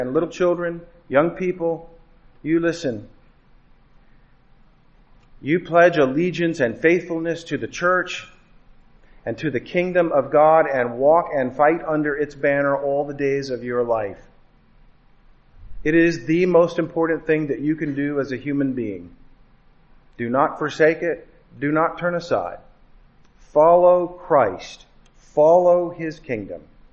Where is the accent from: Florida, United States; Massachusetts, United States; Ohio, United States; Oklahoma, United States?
Florida, United States; Orlando; I was born in Zion. I grew up in Orlando, Florida